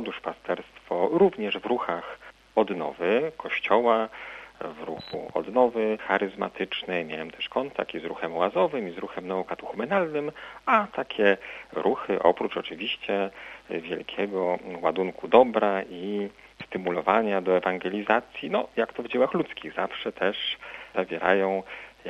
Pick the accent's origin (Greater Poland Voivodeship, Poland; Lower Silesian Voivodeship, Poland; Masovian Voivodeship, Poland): Lower Silesian Voivodeship, Poland; Wrocław; Pochodzę z archidiecezji wrocławskiej, tutaj się urodziłem, wychowałem, seminarium duchowne we Wrocławiu i moja posługa kapłańska, duszpasterska cały czas tej właśnie diecezji przebiegała.